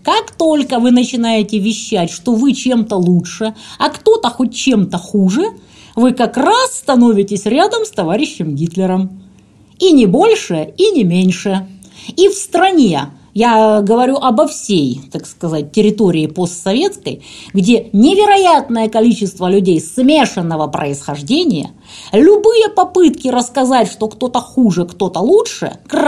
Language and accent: Russian; Ukraine; А я украинка.